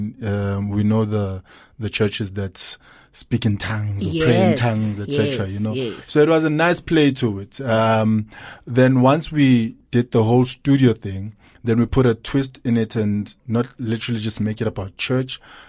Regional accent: Soweto, Gauteng, South Africa; born there; All right. I'm born in Soweto.

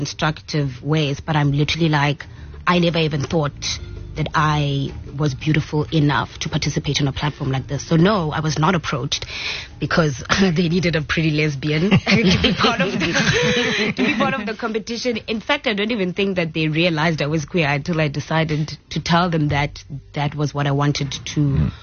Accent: South Africa; I think it's an important aspect of my identity as a South African woman in general

